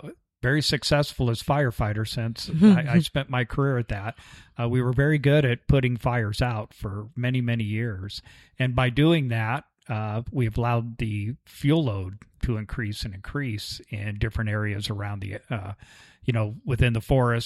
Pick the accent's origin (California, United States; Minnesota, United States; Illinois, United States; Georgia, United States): California, United States; San Diego; I grew up in San Diego, California. And that's right. Yeah, I grew up there, went to high school and all of that.